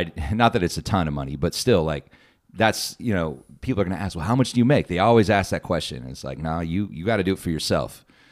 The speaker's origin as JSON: {"language": "English", "town": "Anchorage", "region": "Alaska", "country": "United States", "tie": "born or raised there", "moved": "as an adult", "said": "I want to get out of state. I grew up here in Anchorage. I want to see what it was like. So when I was 18, I left and went to college in Oregon."}